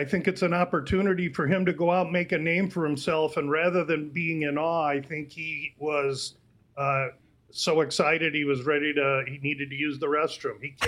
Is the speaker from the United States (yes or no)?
yes; Omaha, Nebraska, United States; I was born and raised in Omaha, grew up there.